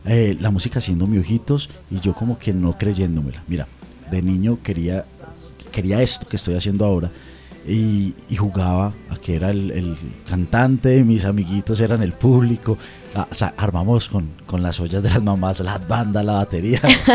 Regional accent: Medellín, Antioquia, Colombia; now in Cali, Colombia; Yo soy paisa de nacimiento, de corazón. Mi trabajo se está haciendo en Cali. Entonces, parte de mi corazón es caleño, ¿sí?

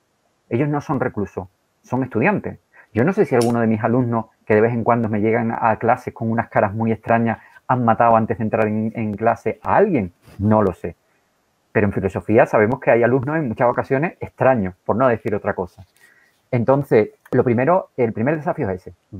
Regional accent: Spain; somos los españoles que vamos a ayudar a la gente del tercer mundo

